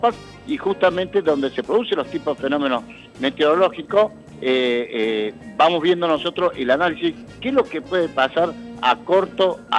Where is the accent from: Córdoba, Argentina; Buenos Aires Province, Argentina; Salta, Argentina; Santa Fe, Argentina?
Córdoba, Argentina; Cordobés nativo y por opción, sí, soy bien cordobés.